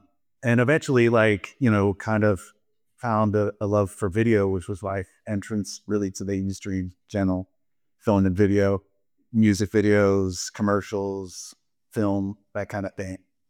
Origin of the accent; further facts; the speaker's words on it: Pacific Northwest, United States; now in Bay Area, United States; technically I'm the Bay Area transplant, but I grew up nomadically in the Northwest. I'm bounced around a lot when I was a kid.